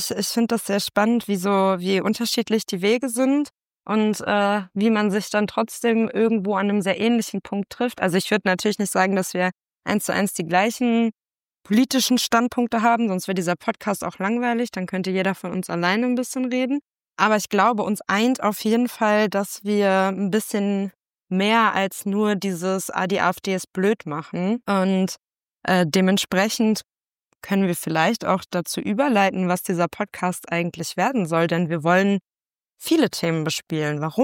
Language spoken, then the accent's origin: German; Bielefeld, North Rhine-Westphalia, Germany; ich bin auch im Vorstand der Linken hier in Bielefeld, wo ich herkomme.